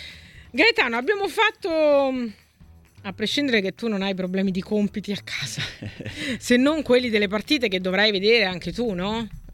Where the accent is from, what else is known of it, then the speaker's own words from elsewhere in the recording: Rome, Lazio, Italy; perdonatemi se la mia pronuncia napoletana, essendo io romana, non sarà proprio perfetta. Mi sono allenata, ma sapete, il romano esce fuori.